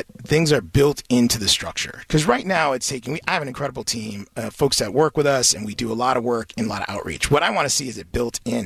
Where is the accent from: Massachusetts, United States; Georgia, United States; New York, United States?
Massachusetts, United States; Springfield; And I think for me, I grew up in Springfield, Mass. And my dad worked in the factory his whole life.